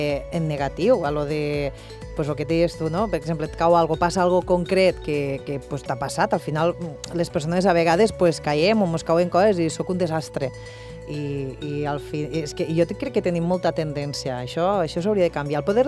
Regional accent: Amposta, Catalonia, Spain; Clar, com que jo soc d'Amposta, però sempre estic per Tortosa, ja em sento molt d'aquí.

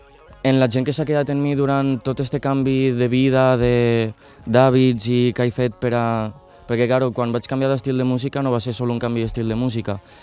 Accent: Tortosa, Catalonia, Spain; sóc un jove de 26 anys, d'aquí de la zona de Tortosa

